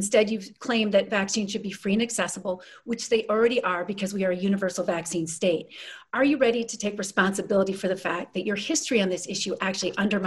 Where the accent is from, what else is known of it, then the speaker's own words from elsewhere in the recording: Afghanistan; I grew up actually in Afghanistan hearing the F-16s leave and go bombing in the countryside in Afghanistan every morning.